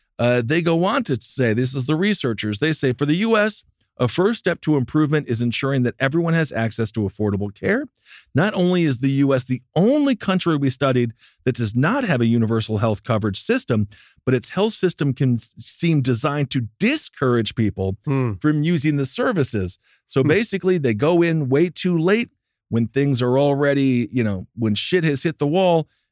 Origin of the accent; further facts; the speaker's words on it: Wisconsin, United States; I'm from Wisconsin. I love cheese.